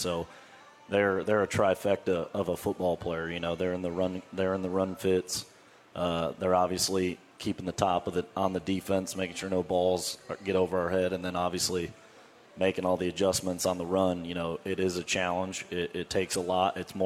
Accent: Michigan, United States; So I'm originally from Michigan.

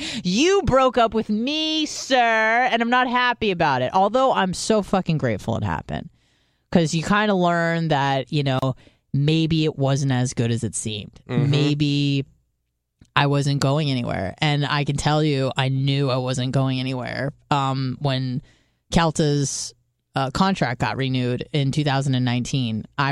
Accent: San Diego, California, United States; I don't want to say I escaped because I'm not from there. I'm from San Diego, so I knew good weather.

